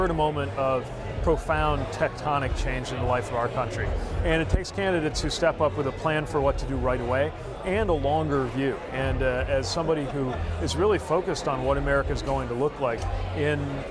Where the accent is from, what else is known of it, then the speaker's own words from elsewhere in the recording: Indiana, United States; I grew up in Indiana and I'm gay.